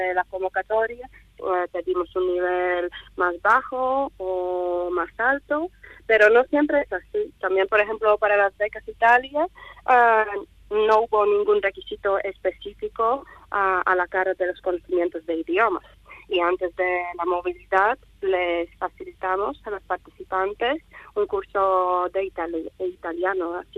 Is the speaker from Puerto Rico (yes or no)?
no; Latvia; now in Spain; Yo misma soy de Letonia, también soy extranjera